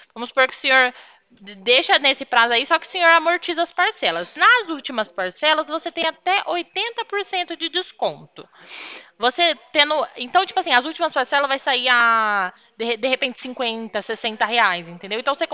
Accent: Pirassununga, São Paulo, Brazil; No estado de São Paulo. Eu sou de Pirassununga

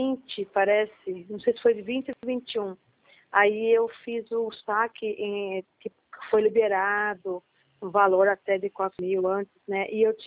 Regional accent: Piracicaba, São Paulo, Brazil; Tá. Sou de Piracicaba.

